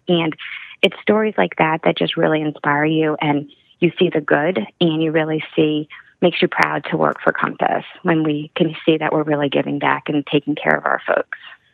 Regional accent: South Carolina, United States; because it's here in my home state of South Carolina, the Spartanburg District 5.

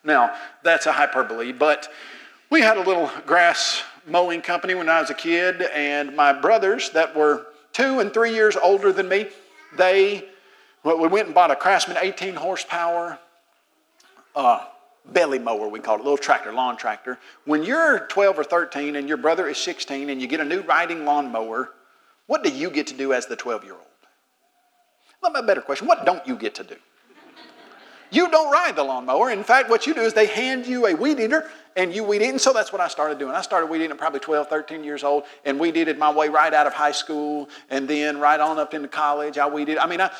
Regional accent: Tennessee, United States; I grew up in the Lord's church. I was knocking doors at age 5 in East Tennessee.

